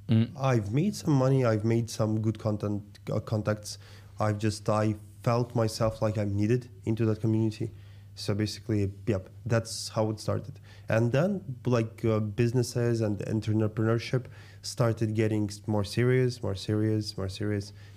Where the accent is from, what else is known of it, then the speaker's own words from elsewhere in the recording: Moscow, Russia; where I grew up in Moscow, in Russia.